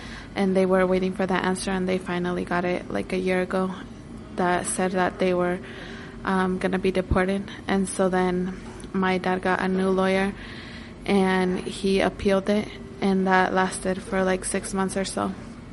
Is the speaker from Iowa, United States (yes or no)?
yes; Iowa, United States; also born or lived in California; Then I was born in California in 95. And then they came here when I was like 3 months old to Iowa.